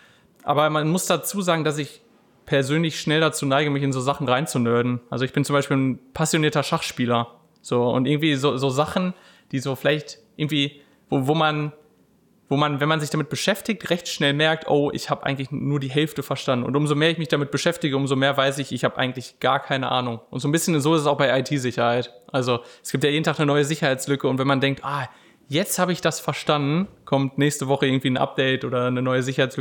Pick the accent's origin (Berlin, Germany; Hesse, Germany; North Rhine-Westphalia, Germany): North Rhine-Westphalia, Germany; Dingden; accent: Lower Rhine dialect; Deswegen weiß ich nicht, ob man den niederrheinischen Dialekt noch durchhört. Ich komme aus Dinken. Das liegt so in der Nähe von Wesel und Bocholt, recht nah an der holländischen Grenze.